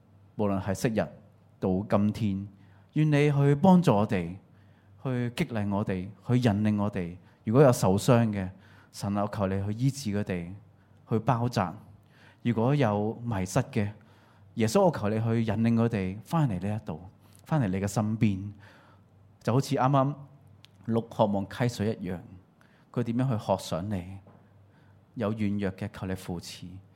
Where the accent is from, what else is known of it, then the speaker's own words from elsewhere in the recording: Hong Kong; 我哋香港人咧好精明噶嘛，係嘛？我哋慳即係好識慳錢噶嘛